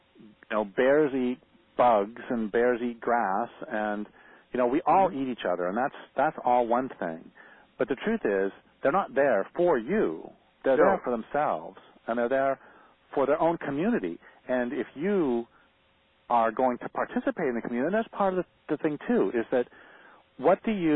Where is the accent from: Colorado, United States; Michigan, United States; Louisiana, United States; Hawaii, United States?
Colorado, United States; You know, I grew up in Colorado. I saw coyotes all the time, and I was very comfortable with them.